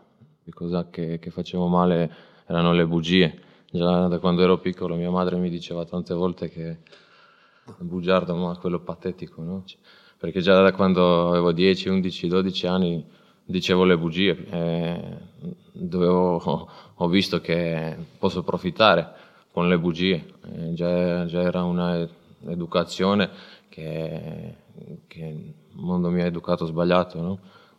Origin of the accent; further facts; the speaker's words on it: Croatia; Italian is a second language; ho 22 anni, vengo dalla Croazia. Cosa posso dire? Vengo dalla una famiglia cristiana